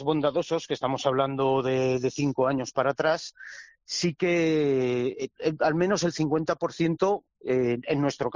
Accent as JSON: {"language": "Spanish", "town": "Monreal del Campo", "region": "Aragon", "country": "Spain", "said": "Sí, allí vamos a estar. Somos de Monreal"}